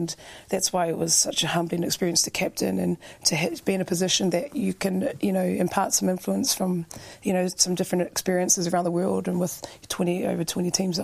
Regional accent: New Zealand; Growing up in New Zealand, I was always very sporty from a really young age.

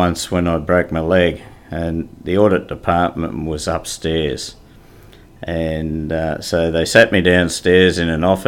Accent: Penrith, New South Wales, Australia; I was born in Nepean Hospital, grew up in Penrith, spent all my life in Penrith.

